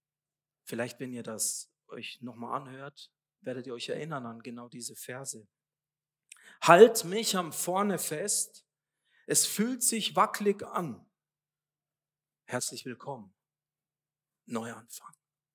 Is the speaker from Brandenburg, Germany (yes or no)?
no; Bavaria, Germany; Ich bin in Bayern aufgewachsen.